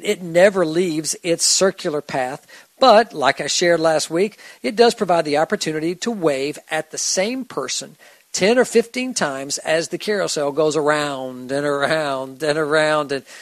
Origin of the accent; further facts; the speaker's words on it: Georgia, United States; I grew up just outside of Atlanta, literally only a few miles away from Six Flags over Georgia.